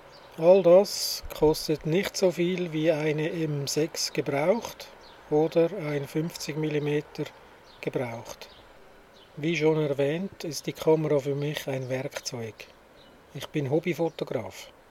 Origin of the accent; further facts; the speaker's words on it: Switzerland; Ja, ich bin Schweizer.